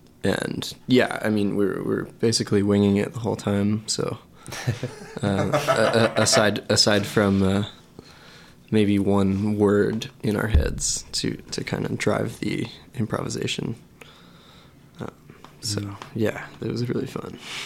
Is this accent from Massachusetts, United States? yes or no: no; Cottekill, New York, United States; So Binny Water is a street in my hometown of Cottekill, New York.